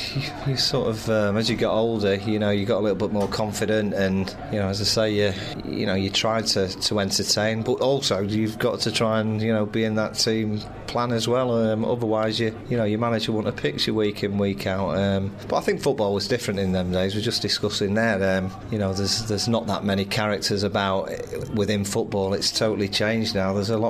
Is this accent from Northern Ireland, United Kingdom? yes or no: no; Manchester, North West England, United Kingdom; I went there as a kid growing up in Manchester